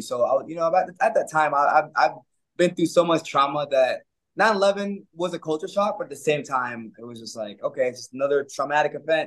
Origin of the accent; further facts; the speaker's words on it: Jamaica; moved away; also born or lived in Brooklyn; born in Jamaica. I moved.